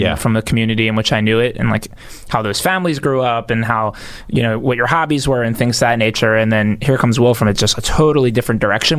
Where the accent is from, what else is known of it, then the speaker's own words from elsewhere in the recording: Pennsylvania, United States; Yeah, it's they're both in Bucks County, so born and raised in Bucks County.